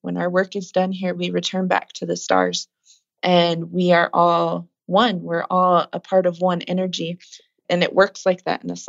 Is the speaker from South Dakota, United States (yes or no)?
yes; Pine Ridge Indian Reservation, South Dakota, United States; because I come from Pine Ridge Indian Reservation